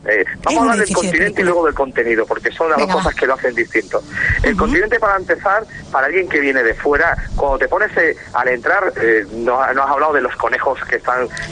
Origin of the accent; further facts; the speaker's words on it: Extremadura, Spain; sabes que soy nacionalista extremeño